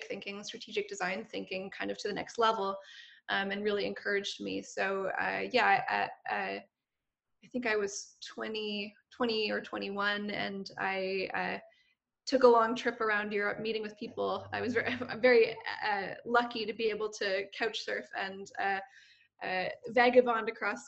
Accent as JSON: {"language": "English", "country": "Canada", "also_born_or_lived": "Germany", "lives_now": "United Kingdom", "said": "I'm from Canada originally, and I'm here in the UK. And before that, I was in Germany for a long time as well."}